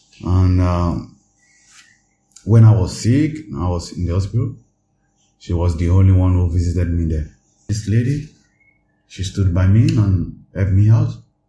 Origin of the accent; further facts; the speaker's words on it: Ekiti, Nigeria; now in Germany; I'm from Nigeria. I'm a Yoruba from Ekiti State.